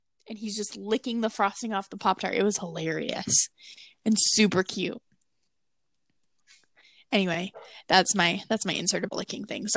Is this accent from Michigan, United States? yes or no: no; Alaska, United States; I'd say look like a fish, but that's because I'm from Alaska and fish are beautiful.